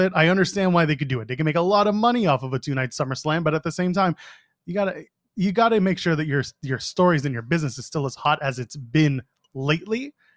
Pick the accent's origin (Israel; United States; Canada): Canada; Sorry, I'm Canadian.